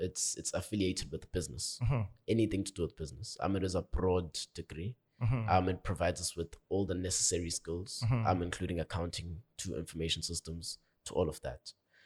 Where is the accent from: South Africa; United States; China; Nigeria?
South Africa; Port Shepstone, KwaZulu-Natal; also born or lived in Eastern Cape; I was born in the Eastern Cape, Umbu, on my father's side. Grew up in KZN with my grandmother. In the South Coast, Port Shepstone, Margate area.